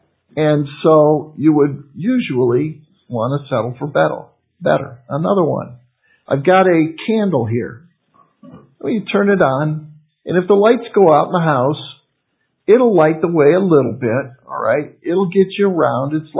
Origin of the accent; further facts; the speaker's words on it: Detroit, Michigan, United States; When I was a little boy, we would always, for Christmas, I grew up in Detroit